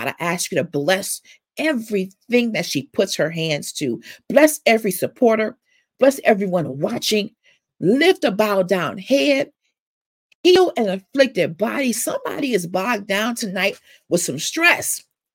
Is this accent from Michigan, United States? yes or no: yes; Detroit, Michigan, United States; I was also born and raised in Detroit.